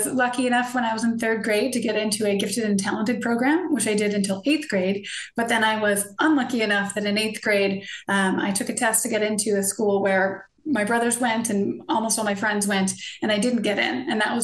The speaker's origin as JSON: {"language": "English", "town": "Vienna", "region": "Virginia", "country": "United States", "said": "Vienna, Virginia. Two older brothers, and I'm number three."}